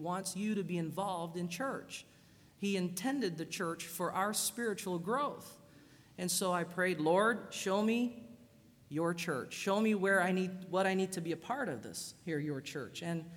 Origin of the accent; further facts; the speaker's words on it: Philippines; I grew up in the Philippines.